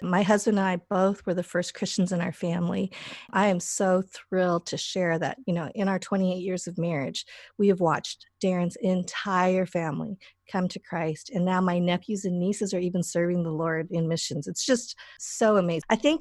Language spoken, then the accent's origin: English; Boulder, Colorado, United States; So I grew up in Boulder, actually in Boulder. So I'm like full on granola in my heart, in my DNA.